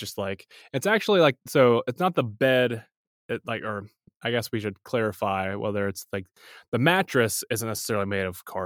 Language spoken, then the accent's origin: English; United States; I am an ignorant American